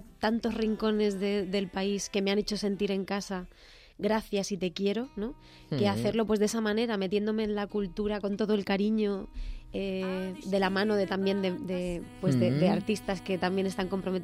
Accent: Albacete, Castilla-La Mancha, Spain; que mete mucho humor, como somos los albaceteños

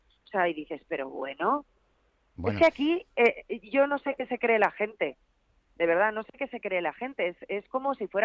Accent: Spain

